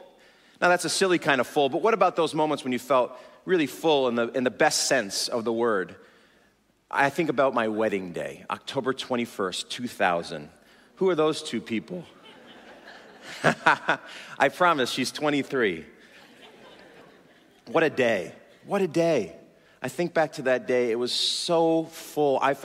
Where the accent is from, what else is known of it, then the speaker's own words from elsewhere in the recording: New Milford, Connecticut, United States; And I'm from Connecticut. I grew up in New Milford. We had like 3 restaurants in our whole town.